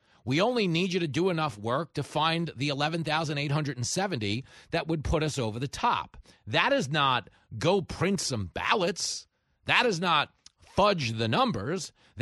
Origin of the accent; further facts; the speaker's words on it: Levittown, New York, United States; I was not raised in Republican. I was raised in America. Okay, I was taught to believe this was the greatest source of good the world has ever known, because that's true. I grew up in Levittown, the first suburb for American GIs returning home from the war.